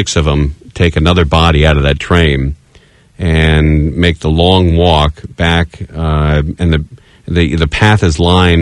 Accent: California, United States; I grew up in the San Fernando Valley. There's a lot of people live in the San Fernando Valley.

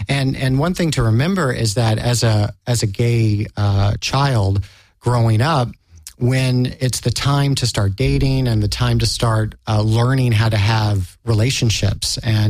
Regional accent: Tennessee, United States; I mean, I grew up in Tennessee, and there were no gay and lesbian centers.

